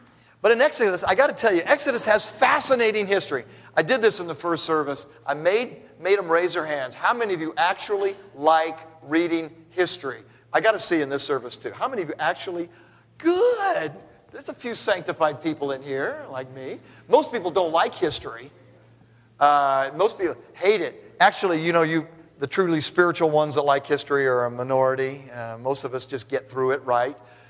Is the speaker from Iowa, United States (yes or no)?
no; California, United States; Now, I didn't say that because I'm from California, okay?